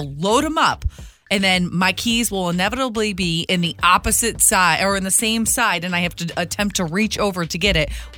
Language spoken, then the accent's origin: English; Michigan, United States; And I was like, I'm from Michigan. I don't need a shovel.